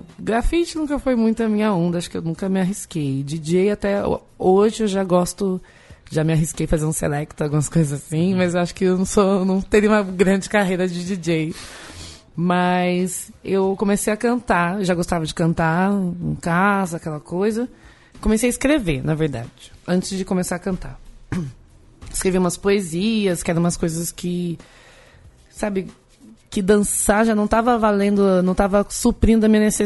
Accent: Jacareí, São Paulo, Brazil; vinha a galera do Vale, eu sou de Jacareí, né?

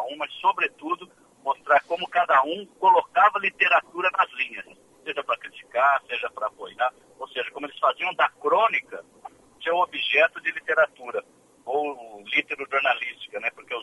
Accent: Araraquara, São Paulo, Brazil; Araraquara, minha cidade natal.

